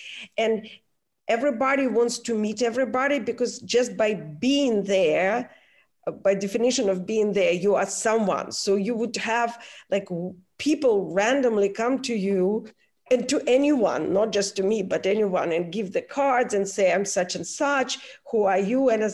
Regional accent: California, United States; I'm from California and I'm used to twists and turns, but that was nothing compared to Swiss road.

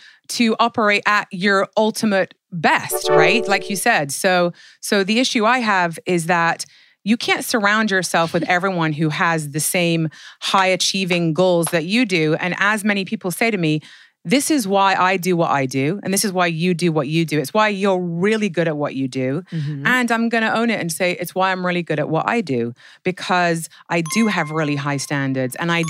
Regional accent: England, United Kingdom; I'm from England where it rains 362 days a year.

